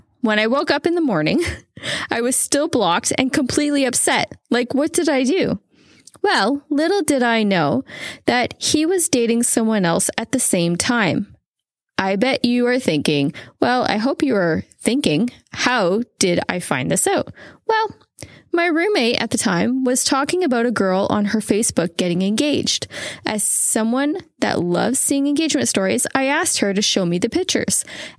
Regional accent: Buffalo, New York, United States; Ontario is like my second home. I grew up in Buffalo.

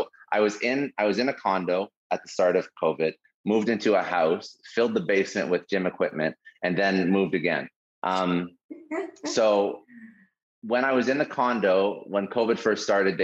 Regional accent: Canada; born and raised in Canada

